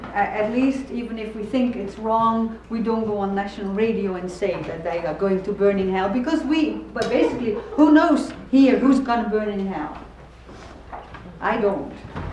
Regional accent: Netherlands; moved away as an adult; also born or lived in Egypt; now in United States; And I am originally from the Netherlands, never, of course, planned to leave ever, because the Netherlands was quite nice. But then I met my American husband, and hence I came here.

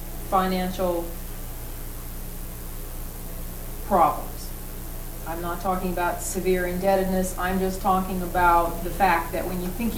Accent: Albany, California, United States; We are from Albany, California, right across the bay from San Francisco.

